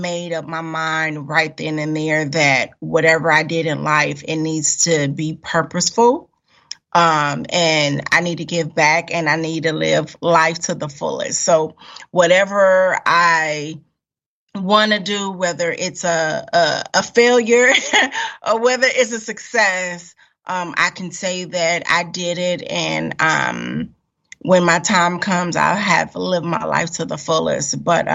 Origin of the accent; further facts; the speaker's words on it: Chicago, Illinois, United States; also born or lived in Germany; Well, if we're talking literal where I come from, I was born and raised in Chicago. I'm a military brat, so I traveled a lot. I lived in Germany, my younger years of my life